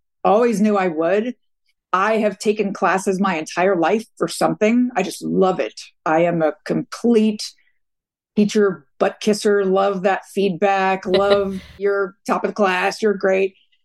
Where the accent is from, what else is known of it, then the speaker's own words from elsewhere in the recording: New York City, New York, United States; born there; I was born in New York City in Queens.